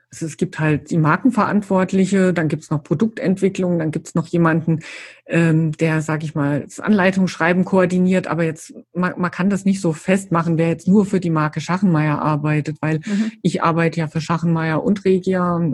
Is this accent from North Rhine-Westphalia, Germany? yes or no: no; Saarland, Germany; als ich damals hierher gezogen bin, ich komme ja aus dem Saarland eigentlich